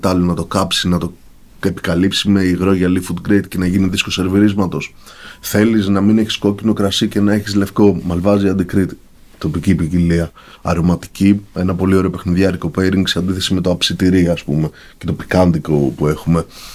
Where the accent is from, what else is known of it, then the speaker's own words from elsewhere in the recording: Greece; μέσα από την καθημερινότητά μας και μέσα από την κουλτούρα μας, σαν κριτική και σαν Έλληνες, ότι το τυρί ως δώρο προϋπήρχε.